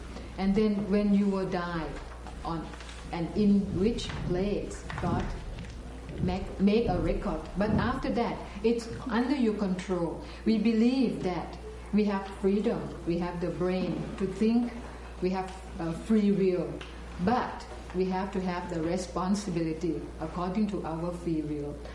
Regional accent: Thailand; So this is very, very important for Muslims, because my background, I came from Thailand. I stay with the Buddhist.

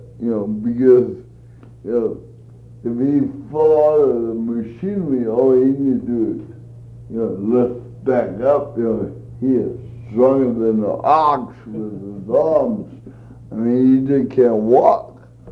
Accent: North Dakota, United States; And I got a friend of mine that lived in my hometown in North Dakota

